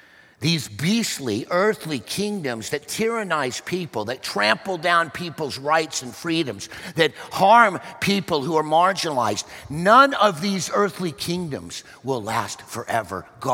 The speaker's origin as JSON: {"language": "English", "town": "Stillwater", "region": "Oklahoma", "country": "United States", "tie": "born or raised there", "said": "I'll just pick on my home state. I was born in Oklahoma, Stillwater, Oklahoma, intellectual capital of the universe, if you're a farmer or a rancher."}